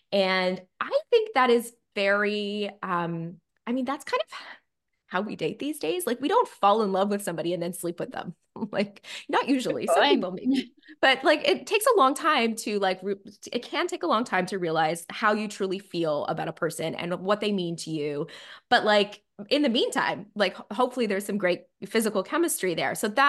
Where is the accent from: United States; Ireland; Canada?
Canada; Toronto, Ontario; so we were from Toronto, and in Canada, nobody likes Toronto except Torontonians.